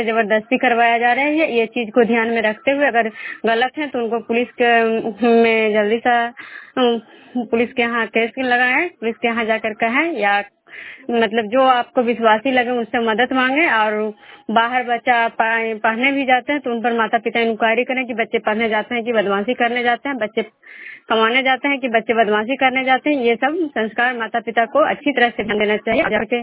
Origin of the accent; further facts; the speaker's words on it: Vishnupur, Bihar, India; मैं विष्णुपुर ग्राम खुजरा पंचायत नालंदा जिला नगनसा प्रखंड के निवासी हूँ।